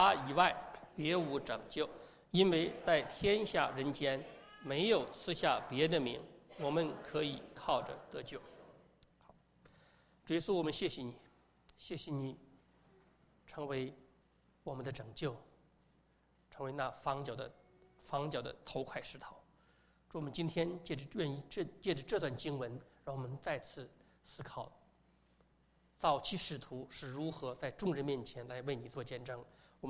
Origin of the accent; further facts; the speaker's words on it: China; 那犹太人的观念跟我们中国人很相信，比那种东方文化。